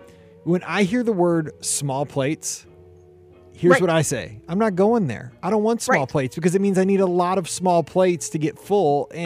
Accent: Midwest, United States; Talking about Mike in the Midwest, growing up in the Midwest.

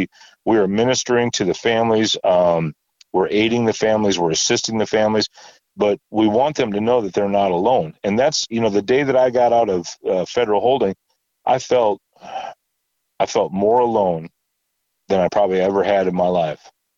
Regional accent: Minnesota, United States; also born or lived in Oakdale, California / Texas; I was born in Oakdale, California. Now, I only stayed there for 2 years with my family, but that's where I was born. Moved to Minnesota, and now I've, you know, moved to Texas 30 years ago.

